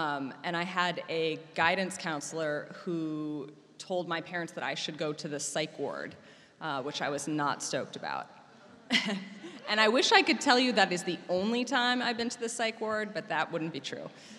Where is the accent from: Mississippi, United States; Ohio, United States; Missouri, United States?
Ohio, United States; I grew up in Ohio. I saw you lone Ohioan over there. Yep. I grew up in Ohio, and I grew up in a family.